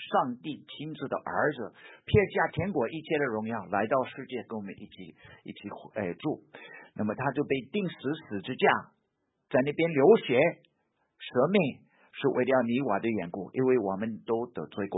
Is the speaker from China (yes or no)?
no; North Dakota, United States; Chinese is a second language; 我是美国土生土长的，North Dakota 来的 ，North Dakota 是大平原上，大草原之地，在 North Dakota 的西北 ，North Dakota 北达科他州。